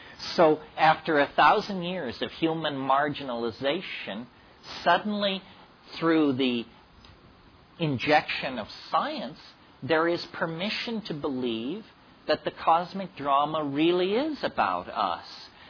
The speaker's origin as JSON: {"language": "English", "town": "Berkeley", "region": "California", "country": "United States", "tie": "born or raised there", "said": "Like I grew up in Berkeley in the 1960s. You know, I was in Berkeley from 65 to 70, the golden age."}